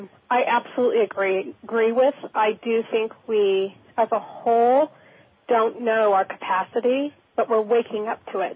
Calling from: Colorado, United States; I'm calling from Colorado.

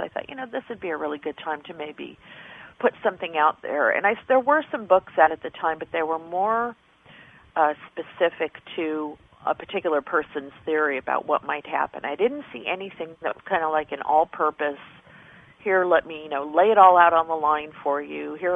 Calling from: San Diego, California, United States; I am in San Diego, California.

